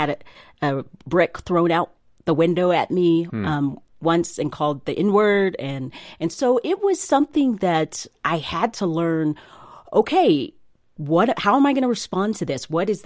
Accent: United States; grew up in a really loving home. I went to a Christian home, and my father experienced a lot of racism growing up in Tennessee.

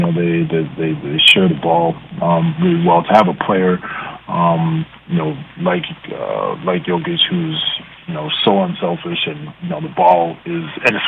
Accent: Montreal, Quebec, Canada; help out my basketball community back home in Canada as a whole, but, more importantly for, the city I was born and raised in Montreal.

